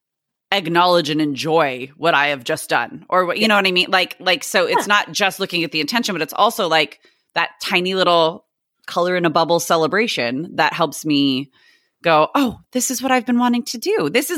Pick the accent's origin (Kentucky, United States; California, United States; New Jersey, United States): California, United States; San Diego; challenge myself to roam around San Diego, or I could say like my hometown